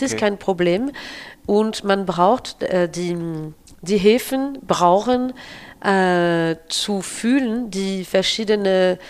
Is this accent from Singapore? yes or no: no; Château-Chalon, Bourgogne-Franche-Comté, France; German is a second language; Also bei uns in Château Chalon